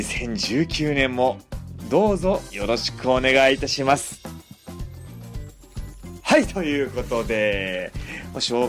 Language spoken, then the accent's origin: Japanese; Yamagata, Japan; now in Kanagawa, Japan; 山形出身、神奈川在住でして